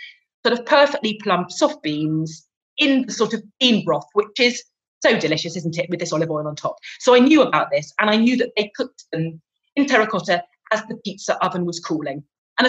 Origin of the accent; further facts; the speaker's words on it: England, United Kingdom; Well, I mean, I'm English